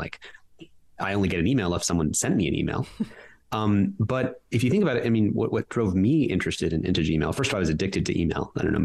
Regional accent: California, United States; I grew up in the Bay Area of California

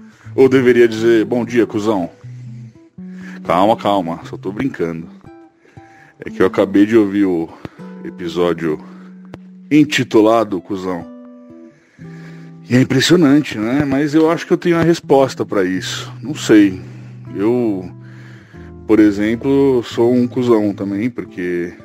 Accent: São Paulo, Brazil; now in Paraná, Brazil

